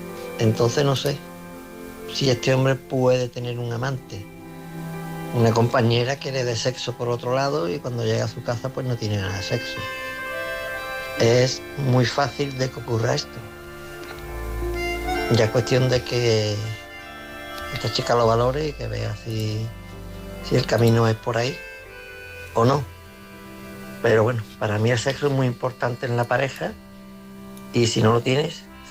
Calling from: Jerez de la Frontera, Andalusia, Spain; de Jerez.

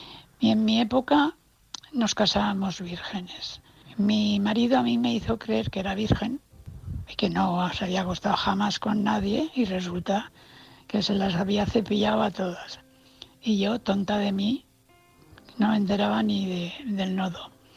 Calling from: Valencia, Valencian Community, Spain; de Valencia.

